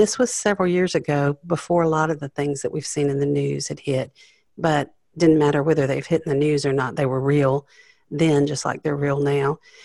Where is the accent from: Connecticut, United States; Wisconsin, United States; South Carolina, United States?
South Carolina, United States; Greenville; I'm from Greenville, South Carolina. Greenville was recognized as a work ready city.